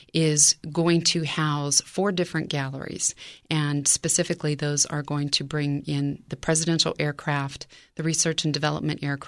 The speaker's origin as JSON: {"language": "English", "town": "Yellow Springs", "region": "Ohio", "country": "United States", "tie": "born or raised there", "said": "I grew up in Yellow Springs, graduated Yellow Springs High School in 1979"}